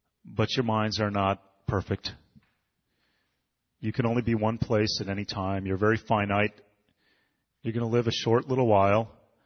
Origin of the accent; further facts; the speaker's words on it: Michigan, United States; moved away; They both have to do with my home state of Michigan, because I've been there twice in the past year